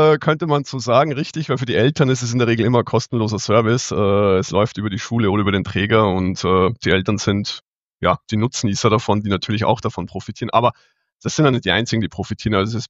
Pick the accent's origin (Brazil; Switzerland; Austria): Austria; moved away as an adult; now in Munich, Germany; Ich bin ursprünglich aus Österreich, aus der Nähe von Salzburg, ein kleines Dorf. Vielleicht kennt jemand den Attersee oder den Mondsee. Superschöne Gegend. Und bin aber vor 14 Jahren nach München gegangen tatsächlich. Und da wohne ich auch immer noch. Bin aktuell 44 Jahre alt